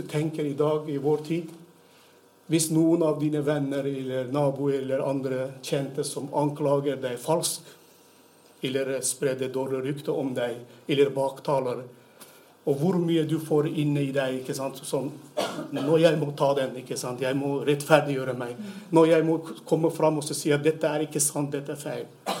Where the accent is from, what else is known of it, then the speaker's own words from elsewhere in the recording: Turkey; Swedish is a second language; Jag är en turker. Jag älskar mitt land, min nation, mycket mer än någon andra.